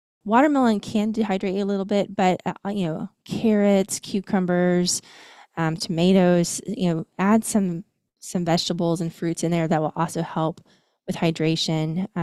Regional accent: Indiana, United States; accent: Indiana; That's my Indiana accent coming out. Sorry, y'all.

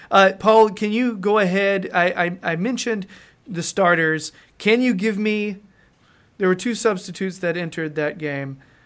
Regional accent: United States; I mean, I'm American and I get that.

